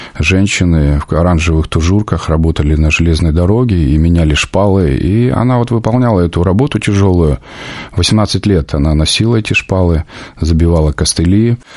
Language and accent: Russian; Far East, Russia; born there; Я родился на Дальнем Востоке 50 лет назад, 5 октября.